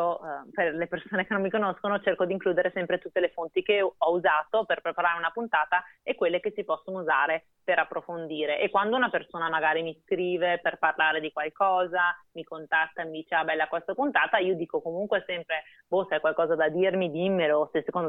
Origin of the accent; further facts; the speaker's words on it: Veneto, Italy; Io sono veneta, quindi qua in Veneto